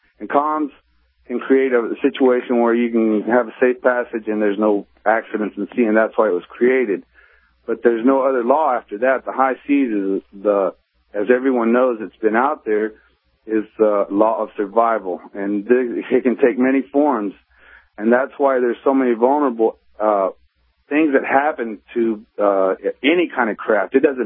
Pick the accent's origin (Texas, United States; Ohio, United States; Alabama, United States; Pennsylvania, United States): Texas, United States; And I grew up in, I was born in Texas and grew up in North Texas.